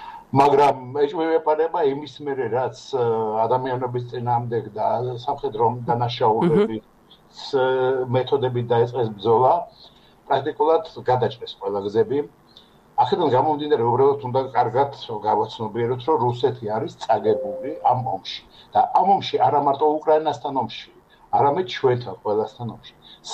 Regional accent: Batumi, Adjara, Georgia; also born or lived in Ukraine; დაბადებული ვარ უკრაინაში და ახალ ეგრეთელი ვარ ბათუმში

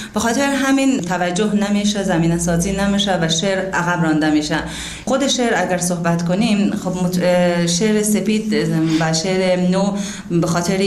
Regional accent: Daykundi, Afghanistan; born there; also born or lived in Iran; متولد شهرستان دایکندی هستم و فارغ التحصیل ادبیات. 30 سال در ایران زندگی کردم و الان 6 سال میشه که در افغانستان حضور دارم.

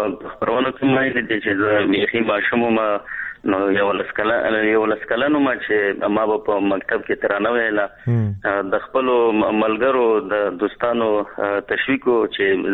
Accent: Sayed Karam, Paktia, Afghanistan; زه د پکتیا اوسېدونکی یم او لسوالی مو ستکرم دی او کلی مو کوسین دی

